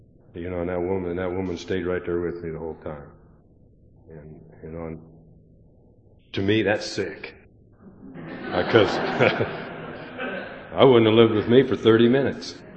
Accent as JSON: {"language": "English", "region": "Montana", "country": "United States", "tie": "born or raised there", "moved": "as an adult", "said": "You know, I was born and raised in Montana, and I grew up in Alcoholics Anonymous. And I moved out here. I came out here 7 years ago to do a 10-week job, and I've been here ever since."}